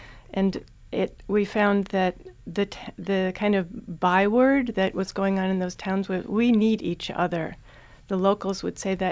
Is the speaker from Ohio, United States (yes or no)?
yes; Vermilion, Ohio, United States; First, it's my home state. I grew up in Vermilion, Ohio, which is north of that on the lake.